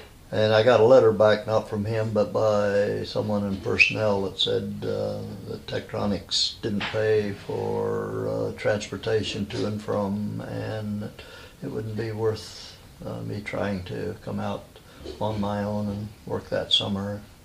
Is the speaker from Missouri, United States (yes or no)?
yes; Missouri, United States; And I came from Missouri, so I had relatives and some support system there.